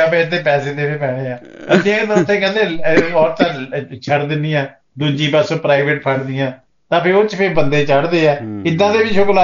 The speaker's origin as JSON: {"language": "Punjabi", "town": "Hoshiarpur", "region": "Punjab", "country": "India", "said": "ਅਸੀਂ ਹੁਸ਼ਿਆਰਪੁਰ ਸਾਡਾ ਜ਼ਿਲ੍ਹਾ"}